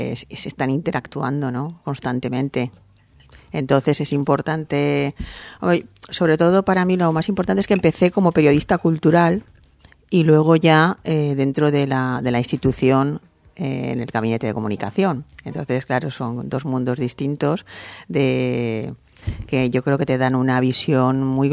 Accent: Valencia, Valencian Community, Spain; Yo recuerdo la primera vez que salí de Valencia. Además, yo he sido muy de mi tierra, muy, muy vinculada a mi familia, a mis amigas.

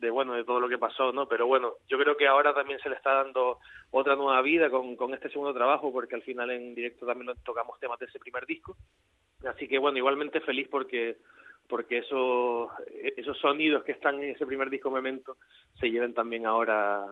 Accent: Canary Islands, Spain; also born or lived in Fuerteventura; Yo soy de Gran Canaria, sí, soy canario.

